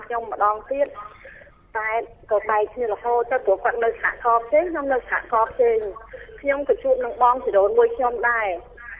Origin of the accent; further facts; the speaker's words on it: Pursat, Cambodia; also born or lived in Phnom Penh; ខ្ញុំស្រុកកំណើតខ្ញុំនៅពោធិ៍សាត់ខ្ញុំរៀននៅភ្នំពេញរហូតដល់បែក7/75